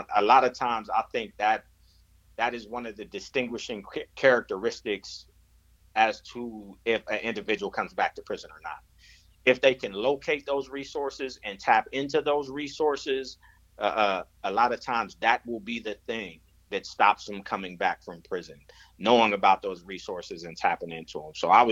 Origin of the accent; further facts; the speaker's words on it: San Diego, California, United States; now in Los Angeles, United States; I'm not from Los Angeles. I was raised in San Diego.